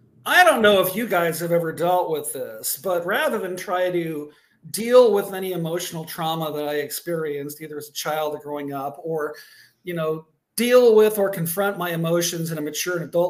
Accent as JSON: {"language": "English", "town": "Ogden", "region": "Iowa", "country": "United States", "said": "I'm from Ogden, Iowa."}